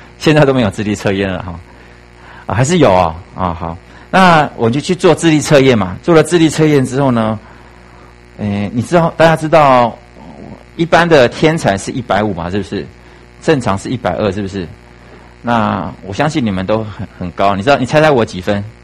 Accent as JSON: {"language": "Chinese", "region": "Kaohsiung", "country": "Taiwan", "tie": "born or raised there", "said": "我是家里的老幺，我们家在高雄，我是南部长大的孩子哦。"}